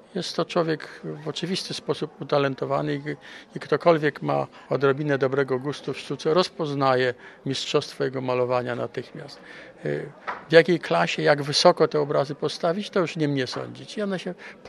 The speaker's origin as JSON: {"language": "Polish", "town": "Szczecin", "region": "West Pomeranian Voivodeship", "country": "Poland", "said": "a to, że jest Szczecinem, jest dodatkową atrakcją, ponieważ ja również pochodzę z tego miasta."}